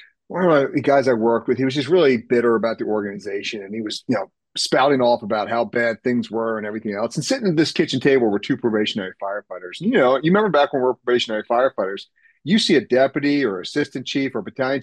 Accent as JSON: {"language": "English", "town": "Baltimore", "region": "Maryland", "country": "United States", "tie": "born or raised there", "said": "so I'm born and raised in Baltimore. The Orioles are my team."}